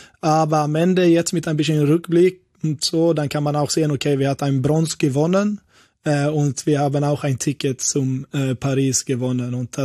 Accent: Gothenburg, Västra Götaland County, Sweden; German is a second language; Wir waren in meiner Heimat, Göteborg.

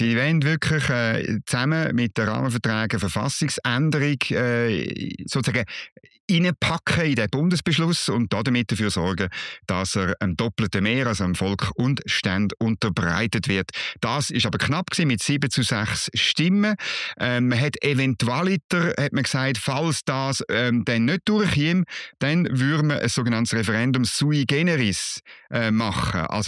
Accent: Switzerland; was man jetzt als Schweizer noch muss sagen

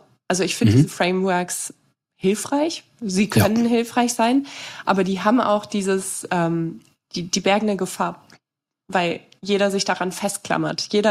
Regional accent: Germany; Ich meine, was für eine Hitze? Ich komme aus Nordwestdeutschland.

